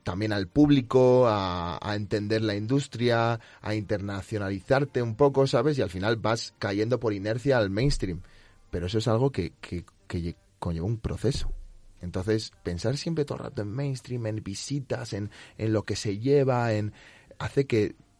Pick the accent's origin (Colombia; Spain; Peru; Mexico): Spain; Navarre; Yo soy navarro a mucha honra.